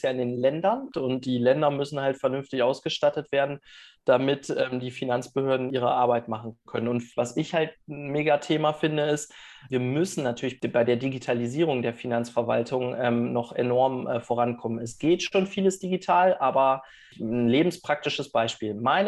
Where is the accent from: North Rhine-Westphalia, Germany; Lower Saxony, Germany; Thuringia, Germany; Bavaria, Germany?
Lower Saxony, Germany; bin 37 Jahre alt, verheiratet, eine Tochter. Ich komme hier aus dem Landkreis Celle im wunderschönen Niedersachsen.